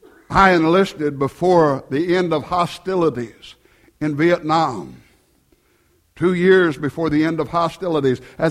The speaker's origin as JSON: {"language": "English", "country": "United States", "tie": "born or raised there", "said": "I'm glad, though, that I am still an American. I'm glad that I've been privileged to be born here. I'm glad that I've grown up here"}